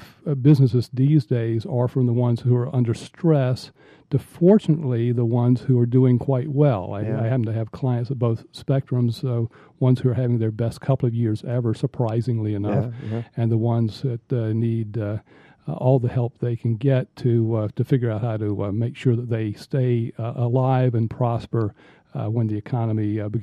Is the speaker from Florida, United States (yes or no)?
yes; Florida, United States; also born or lived in North Carolina / Atlanta, United States / New York, United States; I was an Eastern person. I was born in Eastern North Carolina, grew up in Central Florida, came to Atlanta at Emory undergraduate, then went to Columbia Law School in New York and worked there for many years